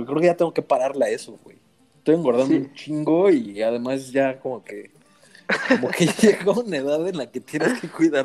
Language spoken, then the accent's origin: Spanish; Mexico; yo creo que a lo mejor también influye que soy mexicano y crecí con esa cultura, ¿no?